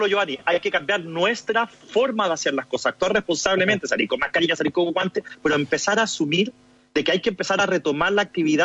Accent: Chile

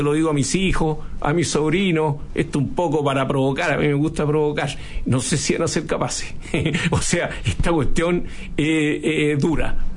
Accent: Chile; Nosotros somos chilenos

